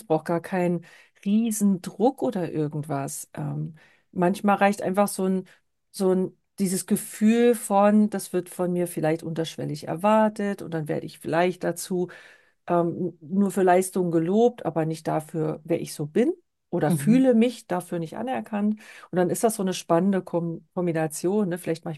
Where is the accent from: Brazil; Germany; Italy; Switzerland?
Germany; East Germany; Ich bin ja in der DDR aufgewachsen